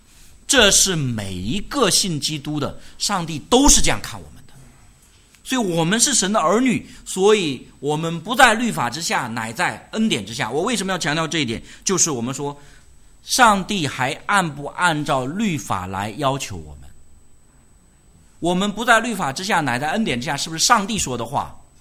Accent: China; 我们比如说我们在中国生活的久了，什么雾霾我们都惯了，我们个个都是吸尘器，是不是？你知道我们中国人个个都是吸尘器

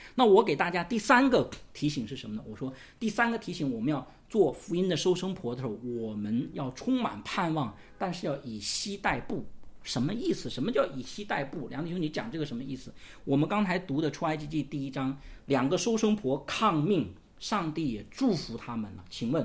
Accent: China; 有另外一个我们中国人更熟悉的宣教士叫戴德生

